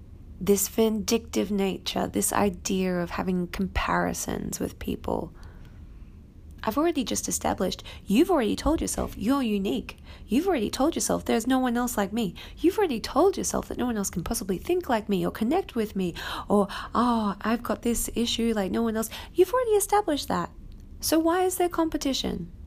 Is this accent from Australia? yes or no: yes; Brisbane, Queensland, Australia; In Brisbane, I'm from Brisbane